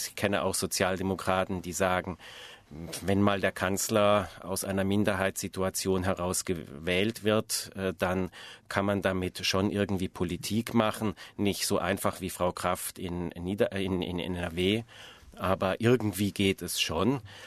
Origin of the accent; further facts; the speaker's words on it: Switzerland; Wenn es ums Wünschen geht, wünsche ich mir als Schweizer nur, dass die deutsche Kavallerie im Stall bleibt.